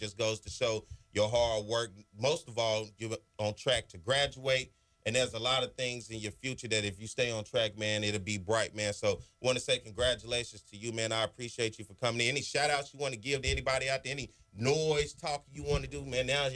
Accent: Arkansas, United States; I always talk about your high school because I got a lot of pride in my high school, man. I'm from Arkansas.

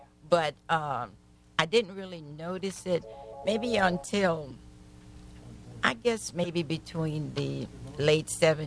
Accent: Rayne, Louisiana, United States; I grew up in Acadia Parish in a little town called Rain, Louisiana. Incidentally, the frog capital of the world.

